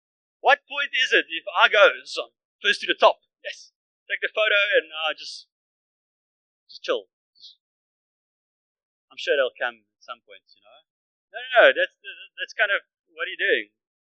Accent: Bloemfontein, Free State, South Africa; now in Cape Town, South Africa; I'm from Bloemfontein, where these guys are now from.

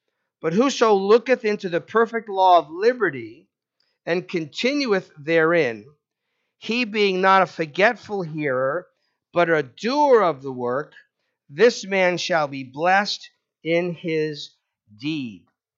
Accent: New York, United States; I grew up on Long Island. I was a suburbanite.

